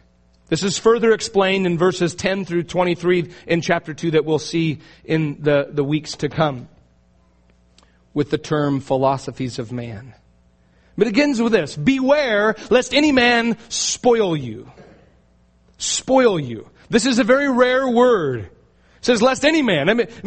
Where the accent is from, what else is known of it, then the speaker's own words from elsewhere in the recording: Astoria, Oregon, United States; I grew up in Astoria, and they still have a play there.